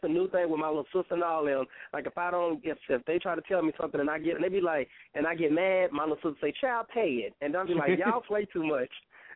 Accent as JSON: {"language": "English", "town": "Dallas", "region": "Texas", "country": "United States", "said": "I am from Dallas, Texas"}